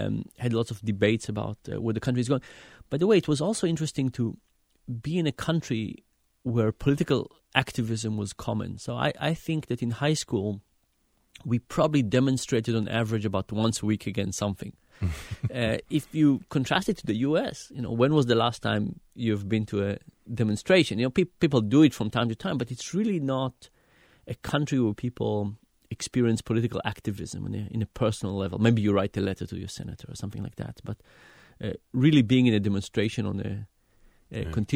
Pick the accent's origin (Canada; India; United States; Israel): Israel; So growing up in Israel was great as a kid.